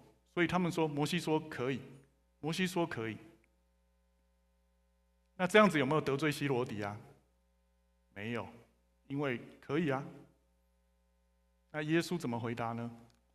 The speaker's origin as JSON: {"language": "Chinese", "country": "China", "said": "我们中国人本来就是劝和不劝离，是吗？"}